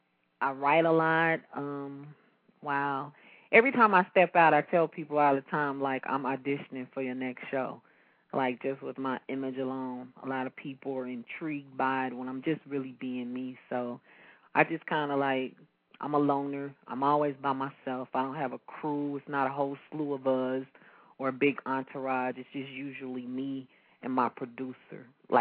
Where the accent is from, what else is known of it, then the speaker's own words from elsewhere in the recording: Midwest, United States; now in Fairborn, United States; I'm from the Midwest, so I'm a spoken word artist.